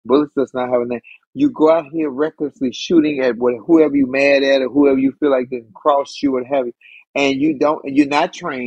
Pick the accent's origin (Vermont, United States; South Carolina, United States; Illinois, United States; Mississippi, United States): Illinois, United States; Chicago; I can't because my home state, my hometown, Chicago, Illinois, was off the rails this weekend.